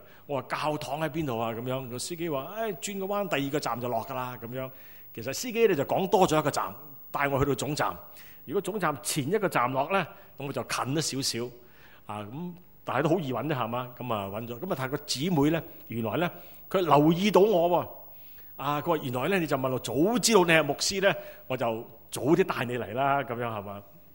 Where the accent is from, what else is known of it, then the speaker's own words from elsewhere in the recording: Guangdong, China; 好像我們廣東人，中國人經常說，一句生，兩句熟